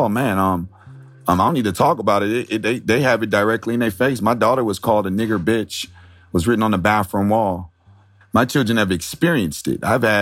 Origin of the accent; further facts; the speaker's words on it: San Diego, California, United States; also born or lived in Nebraska; when I came from San Diego, I didn't know what racism was until I got to Nebraska.